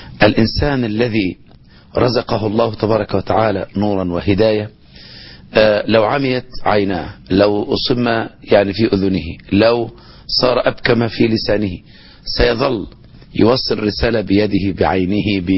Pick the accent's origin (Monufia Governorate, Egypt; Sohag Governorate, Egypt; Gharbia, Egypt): Monufia Governorate, Egypt; born there; من مواليد سنة 1959، منوفية، مولود يعني في قرى المنوفية، الغوري، مركز برك السبع، منوفية.